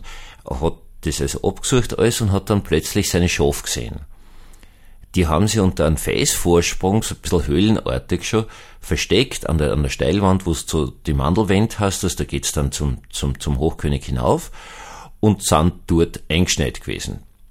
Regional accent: Vienna, Austria; Also ich bin ja auch Wiener

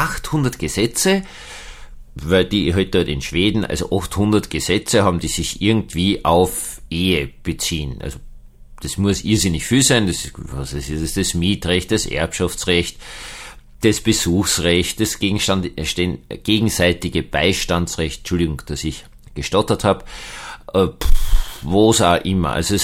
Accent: Austria; ich bin ja Österreicher.

